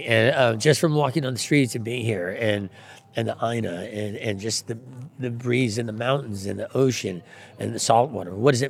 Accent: McCully, Hawaii, United States; we'd come down here to Waikiki and hang out and spend the day as long as we were home by dinner

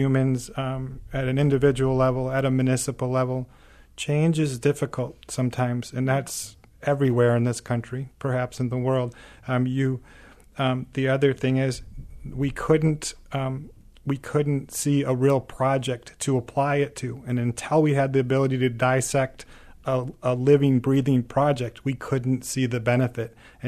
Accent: Michigan, United States; I'm born and raised in West Michigan.

